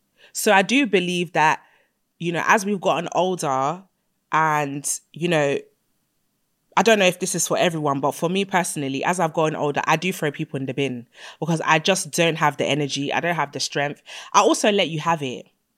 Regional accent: Nigeria; as a Nigerian girl, we don't have time to be thinking about whether this approach is nice or not

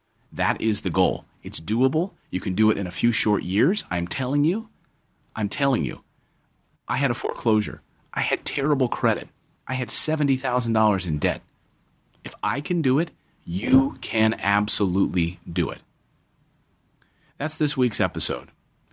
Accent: Reading, Pennsylvania, United States; I grew up in Reading, Pennsylvania.

